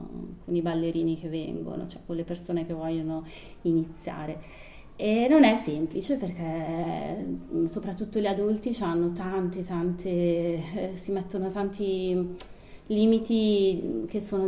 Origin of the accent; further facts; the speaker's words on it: Sesto San Giovanni, Lombardy, Italy; now in Perugia, Italy; io sono di Milano, di Sesto San Giovanni, e quindi passo passo ho portato avanti un po' questa idea.